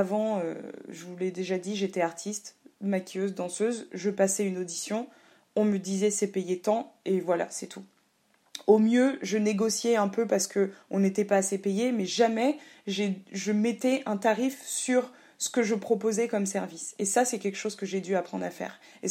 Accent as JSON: {"language": "French", "town": "Paris", "region": "Île-de-France", "country": "France", "said": "et donc je suis parisienne, ou enfin j'ai vécu en banlieue et à Paris"}